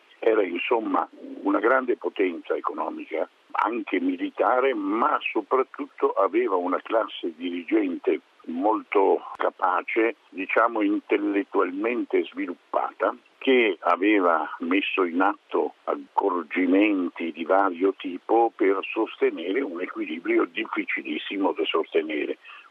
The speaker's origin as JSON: {"language": "Italian", "town": "Venice", "region": "Veneto", "country": "Italy", "said": "Io ho un difetto, sono veneziano"}